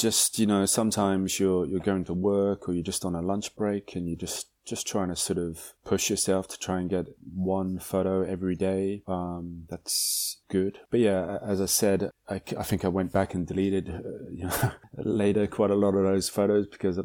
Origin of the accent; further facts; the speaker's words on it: England, United Kingdom; now in Japan; So I'm from England, and I moved to Japan about 15 years ago.